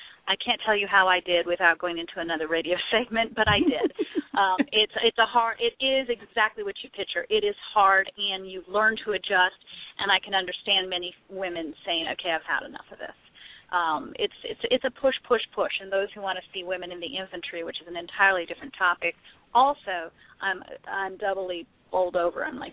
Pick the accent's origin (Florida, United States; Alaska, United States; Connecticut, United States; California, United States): California, United States; Sacramento; Well, I grew up in California, primarily Sacramento, California